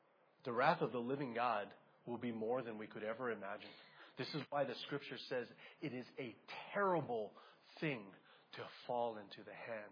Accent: Arizona, United States; Sure, it's going to be hot there. I'm from Arizona. I'm good.

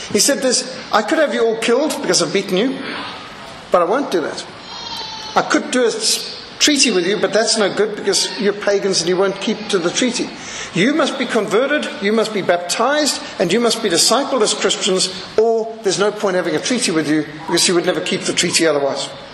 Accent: Matabeleland, Zimbabwe; And I've seen this also amongst the people I grew up amongst. I grew up in Rhodesia

